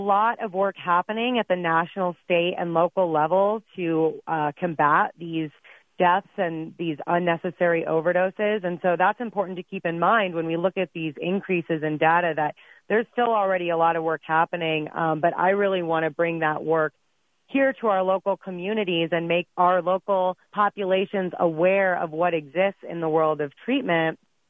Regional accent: Carbondale, Colorado, United States; Well, I was raised in Carbondale, Colorado, and my mother was an alcoholic the entire time I was growing up and going to school here.

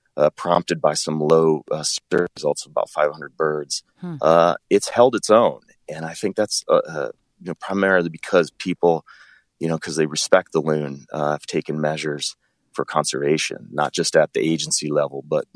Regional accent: Michigan, United States; So where I'm originally from, I live in the UP now, but I'm originally from Oakland County.

